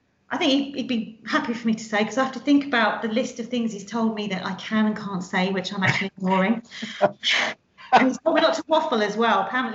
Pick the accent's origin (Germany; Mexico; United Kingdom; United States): United Kingdom; Stratford, London; Yes, I was actually going to West Ham Upton Park as a child long before he was, because I'm from Stratford, so my family are huge West Ham fans